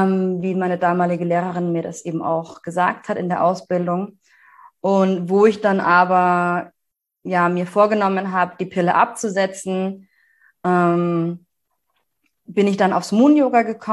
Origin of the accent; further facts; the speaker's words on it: Munich, Bavaria, Germany; now in Berlin, Germany; ich komme ursprünglich aus München, lebe aber jetzt seit gut einem Jahr in Berlin